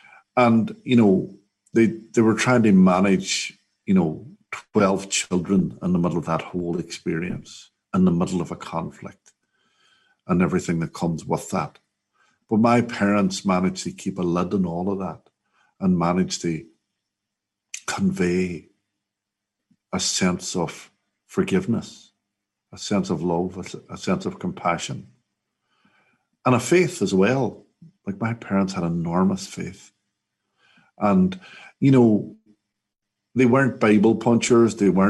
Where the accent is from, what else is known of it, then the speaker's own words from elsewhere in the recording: Derry, Northern Ireland, United Kingdom; but because I'm from Derry and the song's about Derry.